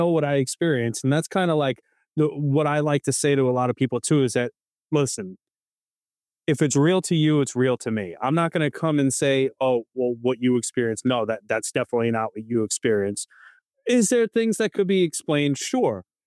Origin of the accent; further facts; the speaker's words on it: New York City, New York, United States; listen, I'm from New York City.